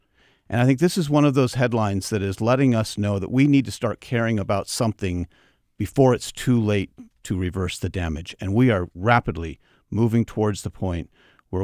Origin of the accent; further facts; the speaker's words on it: Washington, United States; But I think that perhaps it's because I grew up in Hood Canal. And I grew up right next to the Skokomish Reservation and had a lot of friends who were tribal members.